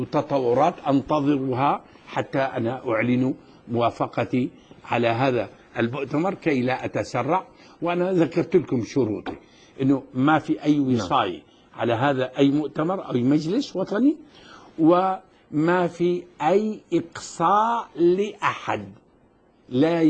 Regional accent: Syria; هذا أمر معروف عندنا بالشام، ما في عنصريات.

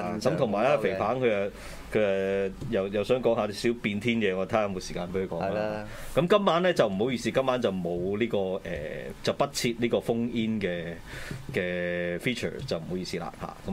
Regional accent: Hong Kong; 即係騰話就係我哋香港人都唔好喺呢啲時候即係掉以輕心啦

